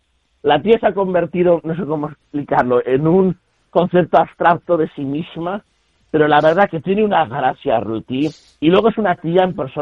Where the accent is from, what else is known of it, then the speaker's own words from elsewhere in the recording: Alsasua, Navarre, Spain; yo soy de Alsasua, que ya lo sabéis, por el pueblo, por Alsasua